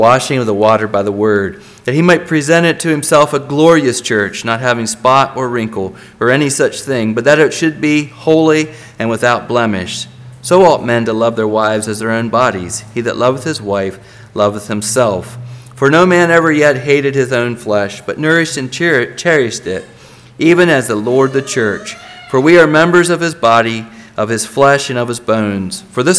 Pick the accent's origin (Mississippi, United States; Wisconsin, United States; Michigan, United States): Michigan, United States; Lenawee; I'm from Lenawee there in southern Michigan